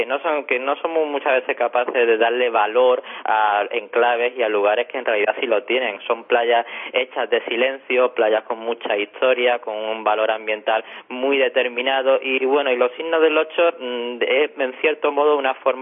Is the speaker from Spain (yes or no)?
yes; Málaga, Andalusia, Spain; Es un homenaje a mi tierra, porque yo pienso que en esta ciudad hay escenarios, hay paisajes que dan mucho de sí